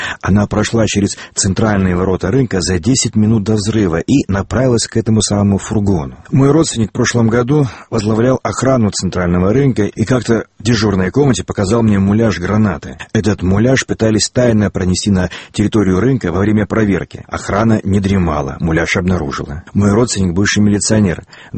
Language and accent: Russian; Vladikavkaz, North Ossetia–Alania, Russia; А полем битвы между ними стал и мой родной город Владикавказ.